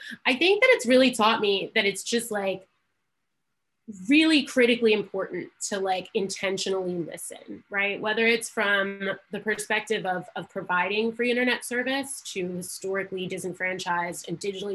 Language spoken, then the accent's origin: English; Baltimore, Maryland, United States; I grew up in Baltimore, and I've lived kind of all over the country.